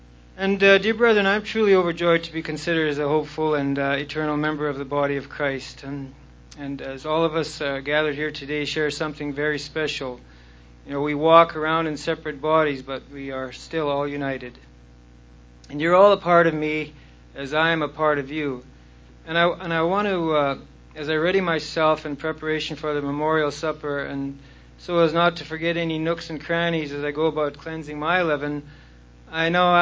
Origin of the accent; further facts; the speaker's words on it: Saskatchewan, Canada; from Saskatchewan.